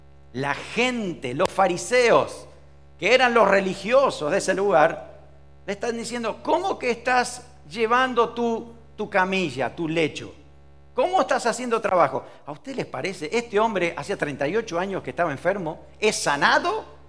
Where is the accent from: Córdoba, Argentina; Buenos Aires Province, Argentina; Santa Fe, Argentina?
Buenos Aires Province, Argentina; Pehuajó; en Pehuajó era mi pueblo